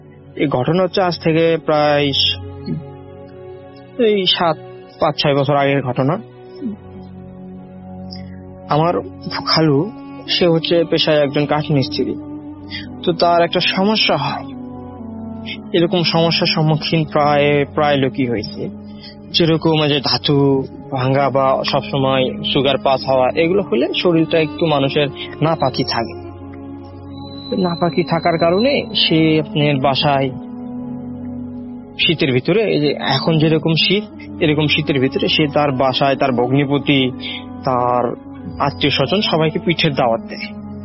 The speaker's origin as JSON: {"language": "Bangla", "town": "Sherpur", "region": "Rajshahi Division", "country": "Bangladesh", "tie": "born or raised there", "said": "আমার বাড়ি হচ্ছে শেরপুর থানা বগুড়া জেলা।"}